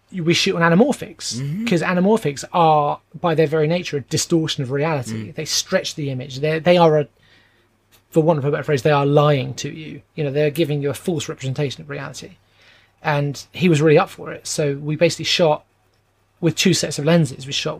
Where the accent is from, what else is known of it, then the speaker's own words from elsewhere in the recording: England, United Kingdom; I'm English and Dom's English.